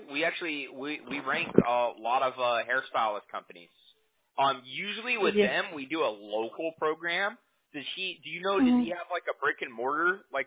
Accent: California, United States; You know, I'm from California, so.

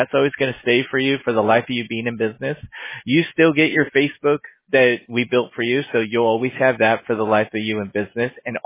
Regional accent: California, United States; my bad. I'm from California.

